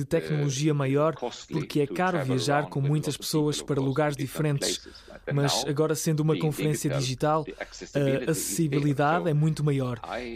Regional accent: Sweden; A Suécia, de onde eu venho, é outro caso. Temos aproximadamente a mesma população.

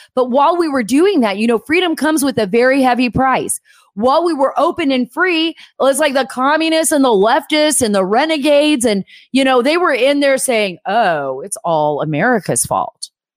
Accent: Saudi Arabia; I grew up in Saudi Arabia.

